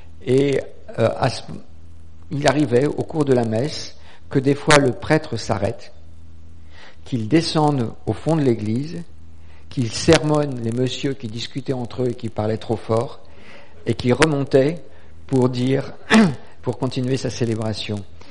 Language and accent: French; Guer, Brittany, France; born there; Je suis né en 1962 à Guer, en Bretagne, donc à mi-chemin entre Rennes et Vannes, dans une région, et puis à une époque où le catholicisme avait une forte présence religieuse et sociale.